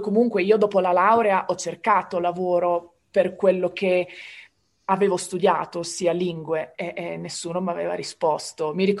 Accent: Riccione, Emilia-Romagna, Italy; moved away as an adult; Io sono di Riccione, quindi da riccionese c'hai il lavoro stagionale da fare tutti gli anni.

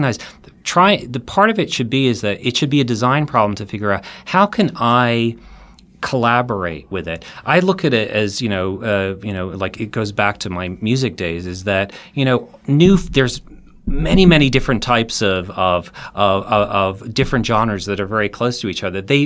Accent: England, United Kingdom; I grew up in England

